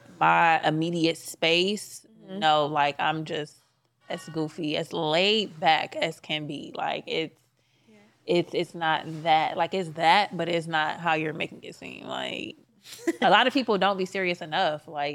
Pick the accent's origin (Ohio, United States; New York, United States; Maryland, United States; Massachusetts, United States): Ohio, United States; Cleveland; People say that, and I'm like, nah, I'm from Cleveland.